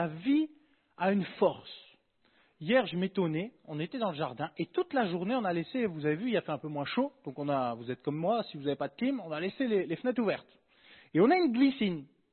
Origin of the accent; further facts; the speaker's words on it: France; Je suis un bon français.